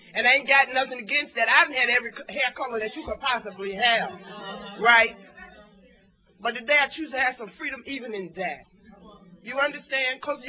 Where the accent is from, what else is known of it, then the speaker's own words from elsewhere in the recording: Somerset, New Jersey, United States; I'm from Somerset, New Jersey. I recover in the greater New Brunswick area.